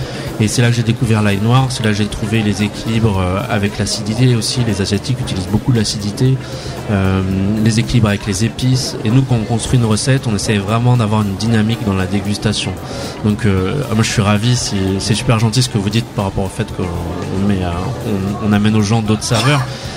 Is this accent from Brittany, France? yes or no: no; Nouvelle-Aquitaine, France; Par exemple, nous on est de Gironde